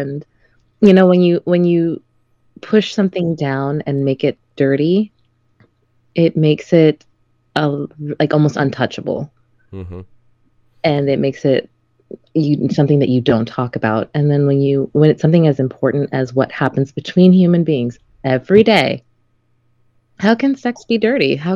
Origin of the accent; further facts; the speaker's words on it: Miami, Florida, United States; I grew up in Miami. I saw it. I heard it all. And I was always so confused being raised in a Catholic family.